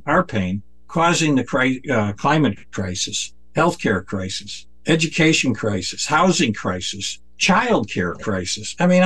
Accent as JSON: {"language": "English", "region": "Midwest", "country": "United States", "said": "I'm from the Midwest. I'm familiar with prairie populism"}